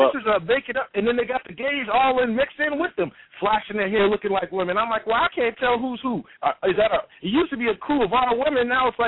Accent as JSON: {"language": "English", "region": "West Coast", "country": "United States", "also_born_or_lived": "San Francisco, United States", "said": "Hey, look, I'm from the West Coast. I used to live in San Fran at one time."}